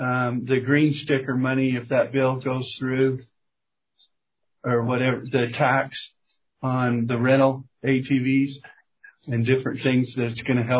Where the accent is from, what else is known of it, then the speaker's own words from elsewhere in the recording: Utah, United States; Well, and just for your information, I'm from Daggett County. We're 950 people and have the same issues with towns of similar size.